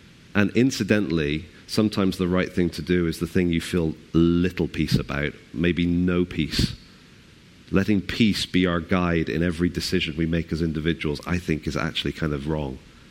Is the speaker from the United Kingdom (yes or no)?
yes; United Kingdom; But, you know, we're very good at sort of halfway apologizing, aren't we, as British people, as humans.